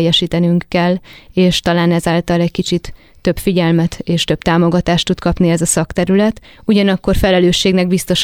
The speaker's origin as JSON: {"language": "Hungarian", "country": "Hungary", "said": "Mert ez fontos, mert innen származunk, ezek a gyökereink, és ez fontos, hogy mi itthon tudjuk kamatoztatni. És én nagyon remélem, hogy Magyarországon erre van is lehetőség, meg lesz is."}